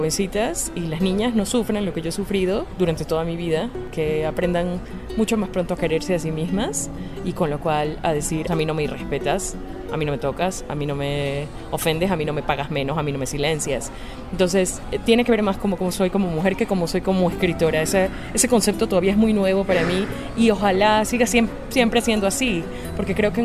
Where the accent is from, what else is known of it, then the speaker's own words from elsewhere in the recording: Ecuador; En Ecuador, por ejemplo, que es de donde yo soy